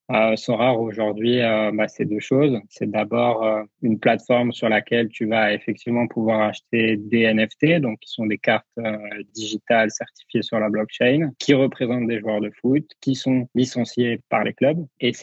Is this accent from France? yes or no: yes; France; en tant que Français